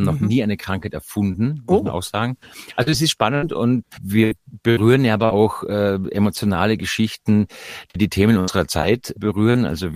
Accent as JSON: {"language": "German", "country": "Austria", "tie": "born or raised there", "moved": "yes", "said": "der Obersteiermark, wo ich geboren bin, ist es ähnlich so, sag mal, ähnlich dem Bergdoktorland. Jetzt bin ich 1979 schon weg, trage es aber immer noch im Herzen."}